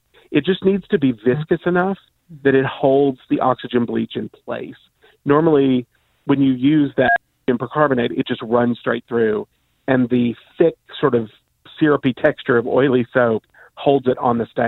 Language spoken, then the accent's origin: English; Kentucky, United States; And I grew up in Kentucky, and the idea of wearing National Velvet so that my clothes feel softer is just disgusting to me.